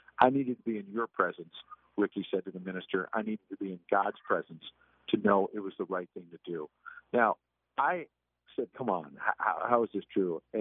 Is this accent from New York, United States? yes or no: yes; New York City, New York, United States; also born or lived in Long Island; growing up in New York City and then Long Island, I thought, what in the world?